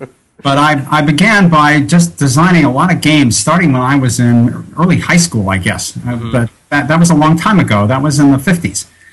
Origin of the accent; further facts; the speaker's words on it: Hanover, New Hampshire, United States; I was back in my hometown in Hanover, New Hampshire, where I grew up, and where the computer language called BASIC was invented.